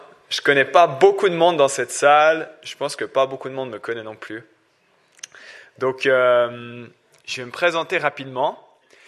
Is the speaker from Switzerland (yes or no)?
yes; Aigle, Vaud, Switzerland; now in Moudon, Switzerland; Je viens en fait de la région du Chablais. J'ai grandi là-bas à Aigle.